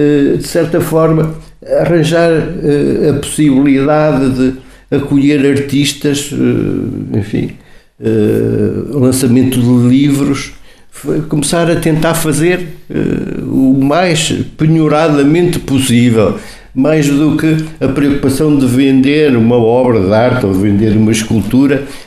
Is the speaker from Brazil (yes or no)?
no; Portugal; à nossa própria individualidade como portugueses e como Portugal.